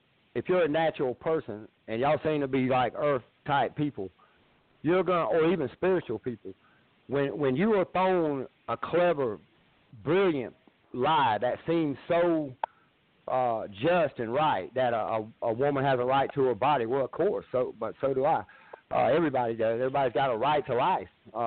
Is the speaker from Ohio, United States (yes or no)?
no; Florida, United States; So I'm from North Florida, which y'all probably don't think it's much better, but it is that poor part of the South. Yeah, and I was raised dirt poor South.